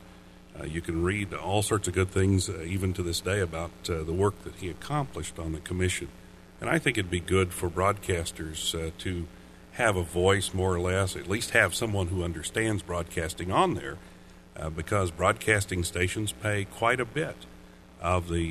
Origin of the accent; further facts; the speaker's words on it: Tennessee, United States; Senator Bill Frist of Tennessee, my home state.